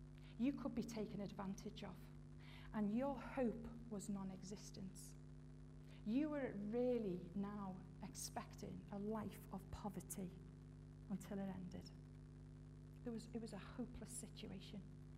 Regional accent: Liverpool, North West England, United Kingdom; like we're Scousers from Liverpool.

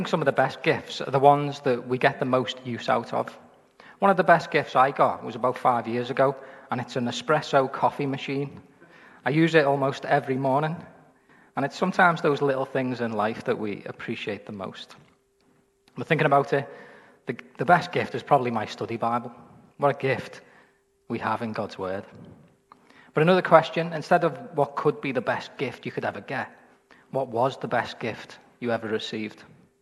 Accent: Liverpool, North West England, United Kingdom; I grew up in Anfield

